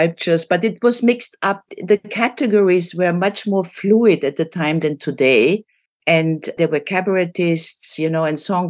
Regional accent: Vienna, Austria; Well, I was born in Vienna, which you could still call the after-war Vienna. I was born 1950, but everything was still very present.

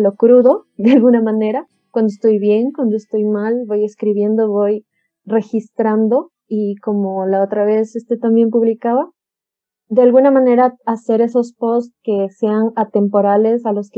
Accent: Ecuador; yo, pues, como dijo Ariel, soy de Ecuador. Tengo 23 años.

